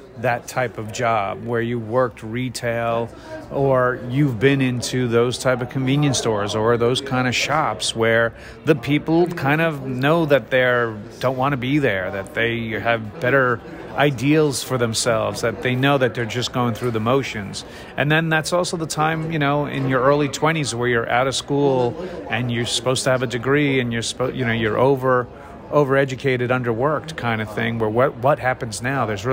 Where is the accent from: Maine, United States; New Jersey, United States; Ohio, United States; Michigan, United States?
New Jersey, United States; Old Bridge; also born or lived in New York City / Palisades Park; Then I was born in New York City in 1969. And then we lived in New York City until 1979. Then we moved over to Jersey, northern Jersey for 4 years in the Palisade Park area, and then down to the central Jersey area in the Old Bridge area